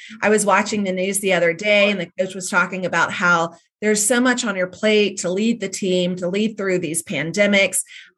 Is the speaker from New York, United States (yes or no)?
no; South Carolina, United States; going back to my hometown, very rural community outside of Columbia, South Carolina, for me, soccer in high school started my junior year.